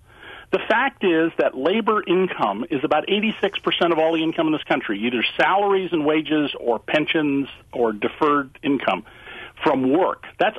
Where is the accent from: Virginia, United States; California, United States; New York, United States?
California, United States; because college was free when I grew up in California